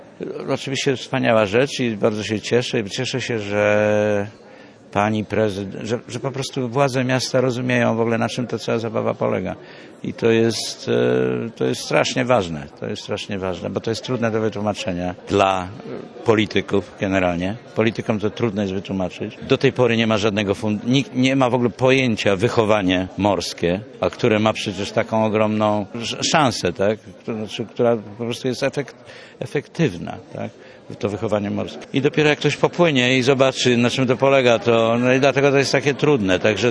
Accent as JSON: {"language": "Polish", "town": "Warsaw", "region": "Masovian Voivodeship", "country": "Poland", "said": "Ja jestem niby z Warszawy, ale tak naprawdę to chyba jestem z sercem, to jestem bliżej Gdańska niż w Warszawie."}